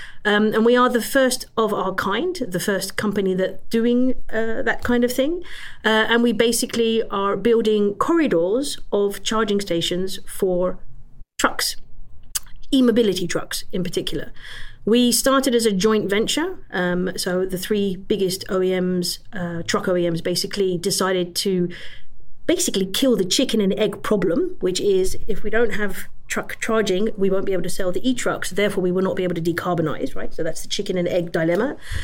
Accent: London, United Kingdom; born there; I'm half English, half Greek, hence the schizophrenic first name with an H … with an S, which is the Greek one. I was actually born in London

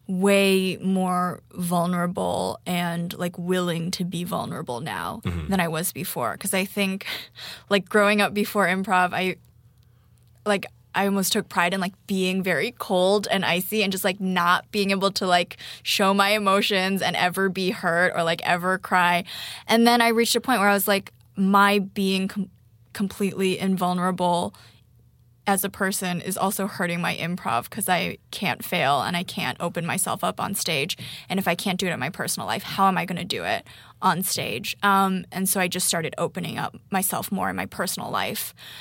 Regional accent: United States; I guess I should also say that I'm Chinese American, so I'm like doubly diverse.

